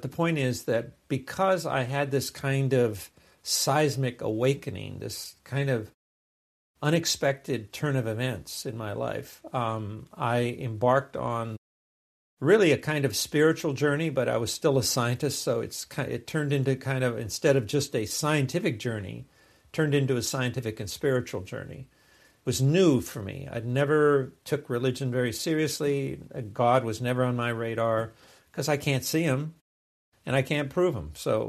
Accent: Los Angeles, California, United States; born there; I was born in Los Angeles, East Los Angeles.

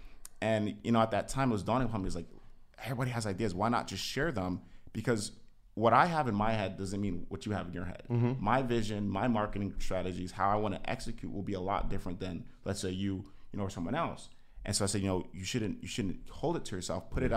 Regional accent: Jamaica; accent: Jamaican; So yeah, the accent, but yeah. So I'm Jamaican and West Indian Italian for sure.

